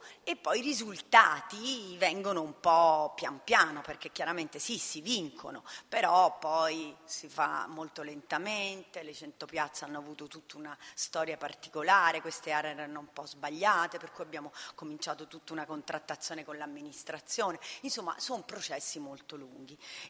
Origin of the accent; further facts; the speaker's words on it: Rome, Lazio, Italy; io vengo dalla città di Roma